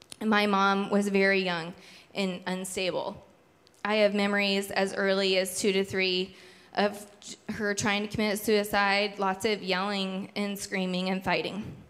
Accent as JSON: {"language": "English", "town": "Wolcott", "region": "Indiana", "country": "United States", "tie": "born or raised there", "also_born_or_lived": "Rensselaer", "said": "So, I was born on April 28th, 1982, in Rensselaer, Indiana, which is a small town in northwest Indiana. It's about halfway between here and Chicago. I was raised in a tiny neighboring town of Wolcott and Remington."}